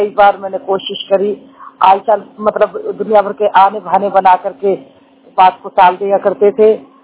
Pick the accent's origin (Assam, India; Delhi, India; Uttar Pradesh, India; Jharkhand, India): Uttar Pradesh, India; Ghaziabad; और मैं गाजियाबाद की रहने वाली हूँ